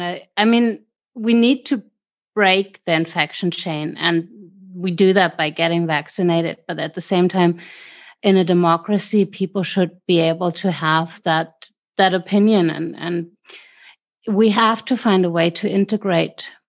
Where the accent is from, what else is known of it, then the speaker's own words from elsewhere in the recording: Germany; English is a second language; And here in my hometown, you walk anywhere and you basically have 2 meters around you, and you're not, it's just much more spread out.